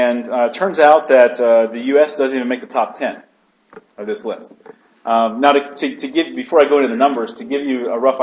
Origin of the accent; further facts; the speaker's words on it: Midwest, United States; I'm from the Midwest originally, so those in the Midwest, we're hard workers.